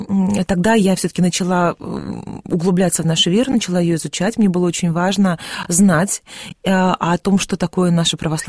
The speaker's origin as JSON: {"language": "Russian", "country": "Russia", "tie": "born there"}